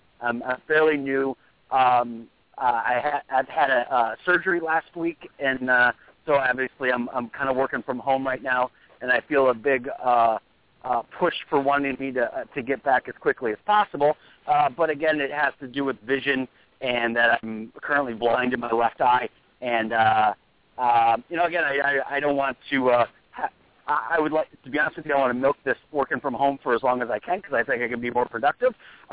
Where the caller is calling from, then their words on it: Phoenix, Arizona, United States; Good, good. … I'm from Phoenix.